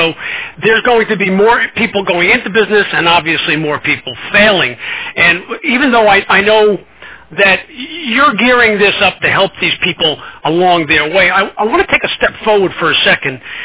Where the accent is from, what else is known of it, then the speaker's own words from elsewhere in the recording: Brooklyn, New York, United States; accent: Brooklyn; Sorry, it's my Brooklyn accent. I apologize.